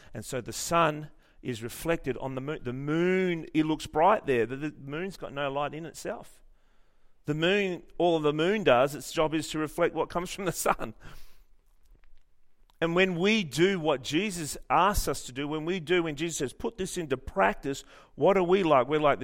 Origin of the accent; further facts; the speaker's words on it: Armidale, New South Wales, Australia; I grew up in Kalmarsgar, Armidale.